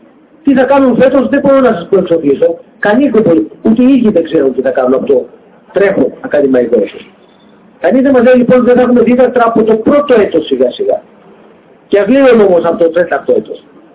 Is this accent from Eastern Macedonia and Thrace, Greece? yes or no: no; Keratsini, Attica, Greece; κατάγομαι από το Κερατζίνι, από το Πειραιά.